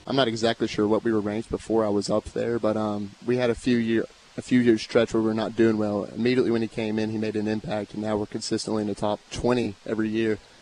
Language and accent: English; Little Rock, Arkansas, United States; Yeah, it was fun having, you know, a lot of people from my hometown here just being, from Little Rock.